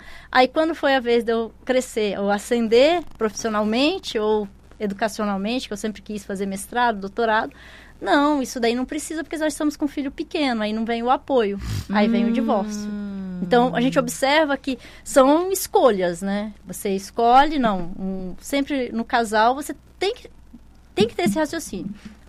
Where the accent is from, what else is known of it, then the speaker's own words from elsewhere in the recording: Rondônia, Brazil; also born or lived in Goiânia; now in Roraima, Brazil; Mas eu passei uma temporada muito grande em Rondônia. Eu fui criada em Rondônia, né? Meus pais mudaram para Rondônia na década de 80.